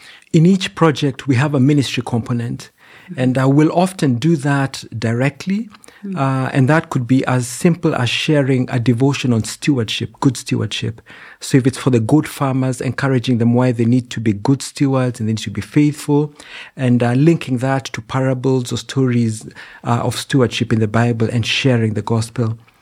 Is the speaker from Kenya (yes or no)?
yes; Kenya; It's a real privilege because I'm serving in my nation. I'm serving the people, you know, of my home country.